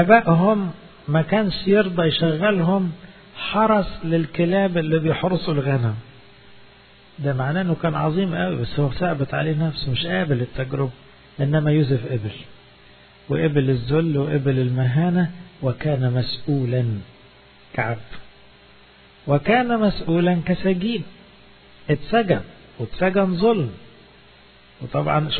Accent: Upper Egypt, Egypt; انا صعيدي على فكرة

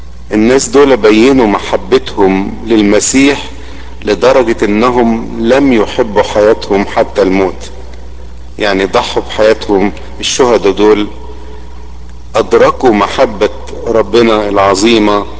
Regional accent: Egypt; ودي بركة كبيرة لينا إحنا كمصريين وبركة للعالم كله

